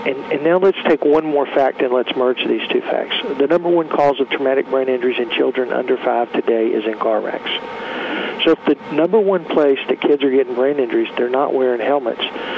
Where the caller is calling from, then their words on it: Savannah, Georgia, United States; I'm in Savannah, Georgia.